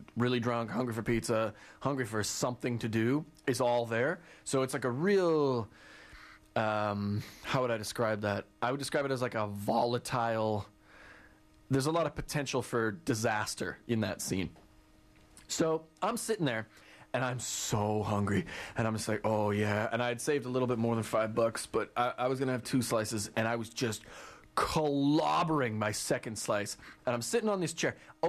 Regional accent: Calgary, Alberta, Canada; I grew up in Calgary, and so, like, there's not that much to do.

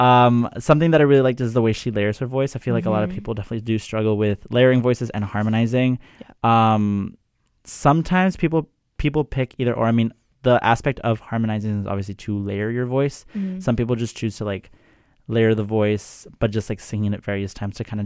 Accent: Vancouver, British Columbia, Canada; I grew up in Vancouver. I went to like, you know, a school in like Langley, and my family's from Surrey

